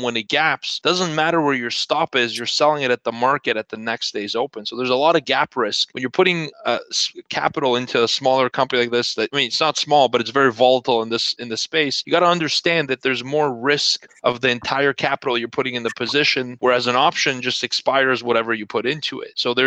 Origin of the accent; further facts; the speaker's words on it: Canada; So I'm from Canada, actually. We're located in Toronto